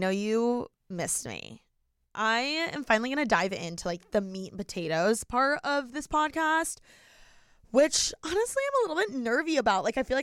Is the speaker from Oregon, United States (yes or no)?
no; Indiana, United States; now in Los Angeles, United States; I was born and raised in Indiana and I am so grateful for the way I was raised.